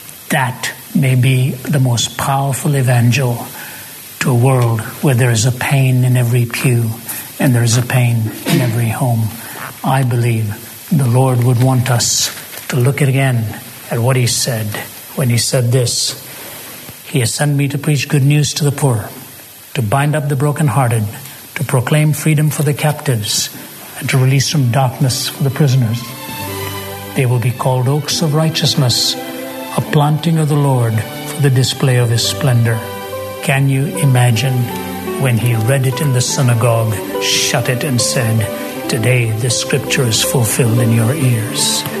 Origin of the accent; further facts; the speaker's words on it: India; You know, I was born and raised in India, and we weren't very rich.